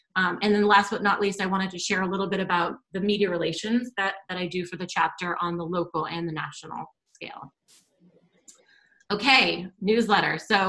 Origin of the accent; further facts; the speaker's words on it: Boston, Massachusetts, United States; now in San Francisco, United States; And as Kevin said, I'm originally from Boston.